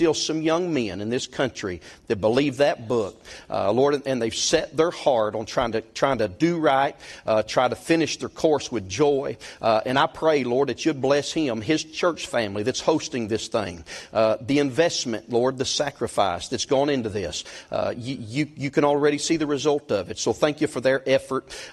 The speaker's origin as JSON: {"language": "English", "region": "Kentucky", "country": "United States", "tie": "born or raised there", "also_born_or_lived": "Illinois", "said": "I'm actually a transplant. I was born in Illinois. Amen. It's terrible, right? But I was raised up. My folks moved us back to Kentucky when I was a young boy."}